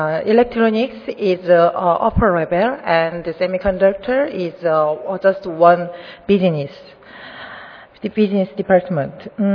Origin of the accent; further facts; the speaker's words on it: South Korea; English is a second language; from Korea.